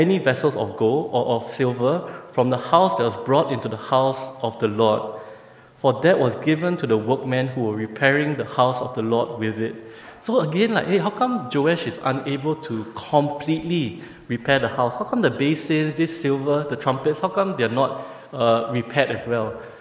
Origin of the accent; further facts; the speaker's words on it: Singapore; Because my pre-understanding as a Singaporean, right?